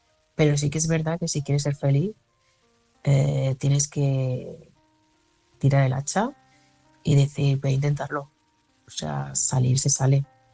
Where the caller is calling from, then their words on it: Barcelona, Catalonia, Spain; corresponsal de Barcelona.